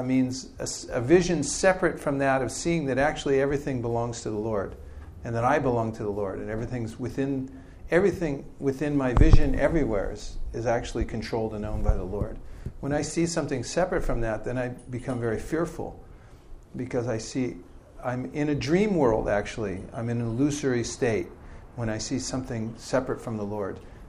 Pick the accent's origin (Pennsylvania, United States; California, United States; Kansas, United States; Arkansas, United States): California, United States; I grew up and my parents taught me English and I'm from California, so I think I'm an English-speaking California man.